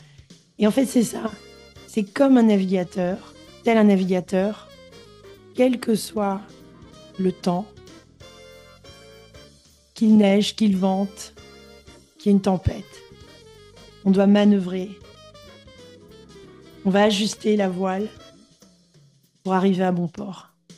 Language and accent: French; Gabon; moi, j'ai grandi au Gabon et j'allais sur une île.